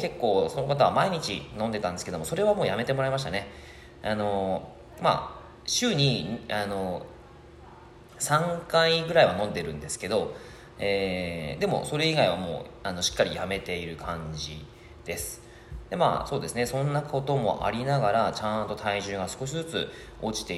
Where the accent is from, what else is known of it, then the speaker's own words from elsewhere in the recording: Yamagata, Japan; やっぱりもともと山形県出身なので、山形のそのなんていうかな、肌の白さなんで